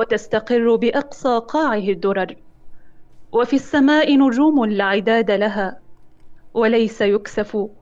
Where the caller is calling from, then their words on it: Tangier, Tanger-Tetouan-Al Hoceima, Morocco